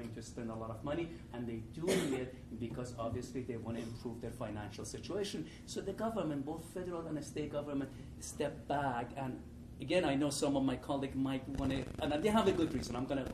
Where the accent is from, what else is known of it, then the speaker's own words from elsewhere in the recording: Iran; now in Boulder, United States; because I'm originally from Iran.